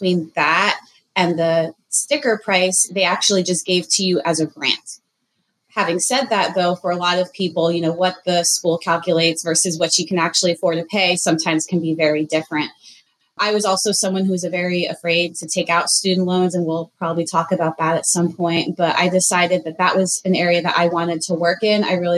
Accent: Philadelphia, Pennsylvania, United States; Yeah, so I am originally from Philadelphia. I am from a nice Jewish immigrant family. Education was always very emphasized at home.

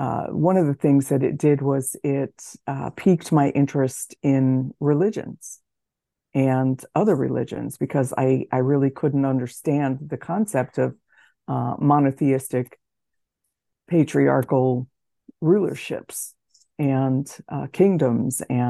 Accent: Princeton, New Jersey, United States; moved away as an adult; also born or lived in Los Angeles / Kentucky / Chicago; now in Wisconsin, United States; I was raised in Princeton, New Jersey. I moved to Los Angeles, where I went to college, and then ended up taking a job in Kentucky and moved from there to Chicago and from Chicago to Wisconsin.

